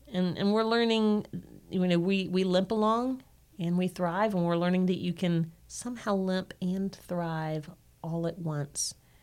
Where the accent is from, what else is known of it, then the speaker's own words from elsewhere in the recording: Spartanburg, South Carolina, United States; I have older sister, younger brother. We were raised in Spartanburg, South Carolina.